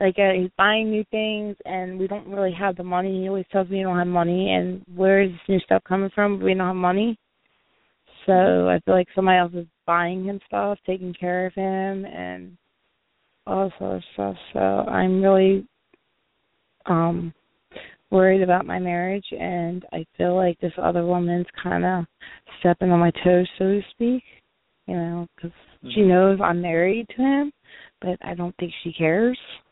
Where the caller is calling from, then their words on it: Florida, United States; I'm calling from Florida also.